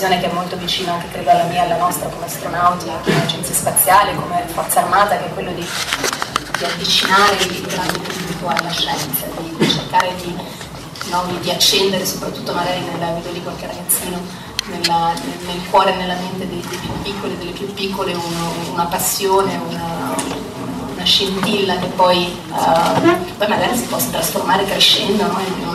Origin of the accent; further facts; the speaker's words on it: Malé, Trentino-Alto Adige, Italy; Con il Trentino è evidente ho un legame forte, sono cresciuta in Trentino, in Val di Sole, a Malé.